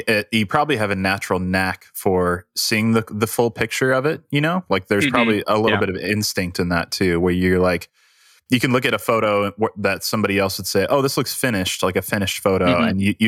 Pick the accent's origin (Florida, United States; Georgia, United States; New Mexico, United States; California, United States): New Mexico, United States; moved away; I grew up in New Mexico and then we moved to New York.